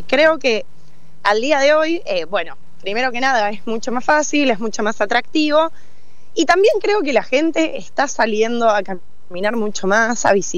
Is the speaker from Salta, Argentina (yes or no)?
yes; Salta, Argentina; Yo soy salteña y a mí me encantaría que esté en Ciudad de Salta.